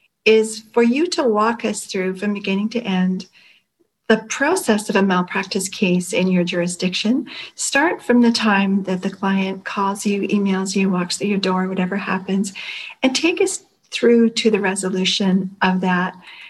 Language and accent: English; Canada; Are you sure? Are you sure there's nothing special about us Canadians?